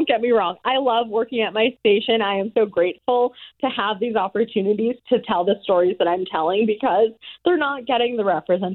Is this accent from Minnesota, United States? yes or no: no; Wisconsin, United States; I'm from Wisconsin.